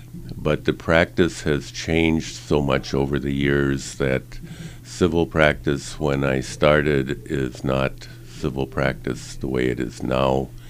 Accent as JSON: {"language": "English", "region": "Michigan", "country": "United States", "tie": "born or raised there", "said": "I'm born and raised in the Copper Country. Married to a Copper Country girl. Essentially, the only time I was away from here was when I was getting my education."}